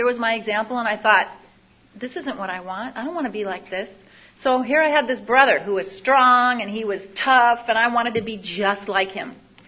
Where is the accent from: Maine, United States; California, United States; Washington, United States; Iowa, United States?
Washington, United States; Seattle; And I grew up in Seattle, Washington, by a single mother and a brother 3 years my senior.